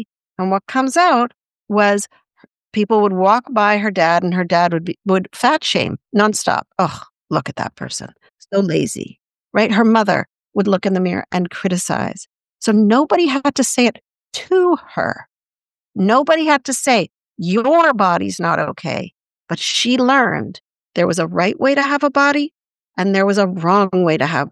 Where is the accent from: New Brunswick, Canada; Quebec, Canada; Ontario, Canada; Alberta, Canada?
Quebec, Canada; Montreal; I grew up in Montreal, and there's a French saying, je me sens bien dans ma peau.